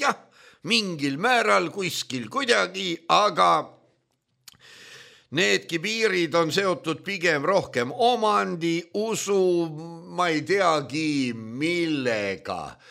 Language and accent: Estonian; Far East, Russia; Aga jah, ma sündisin Kaug-Idas. Minu lapsepõlv möödus kaugetes ja väga-väga kaugetes garnisonides.